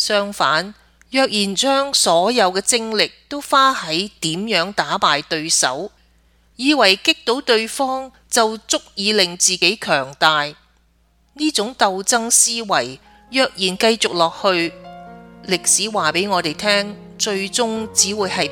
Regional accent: Hong Kong; 第一件事发生在自己土生土长的香港

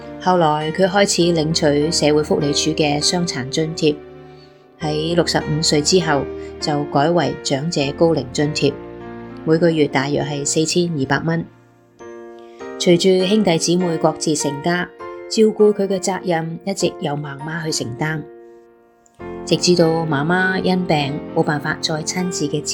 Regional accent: Hong Kong; 我在香港出生成长，这片土地见证了我的童年和岁月流转。

